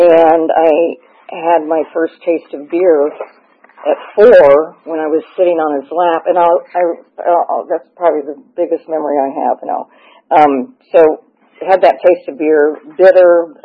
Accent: Barstow, California, United States; born there; So I was born in Barstow, California, and I was born to a big, large Catholic family. I was the fifth of eight, and it was a loving family.

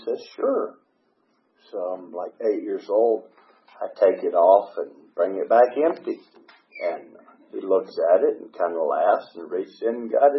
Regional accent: Atlanta, Georgia, United States; So I'm an Atlanta native. I was born in Piedmont, grew up in Gwinnett County, and I'm the youngest of five, Irish Catholic family, and three brothers and two sisters.

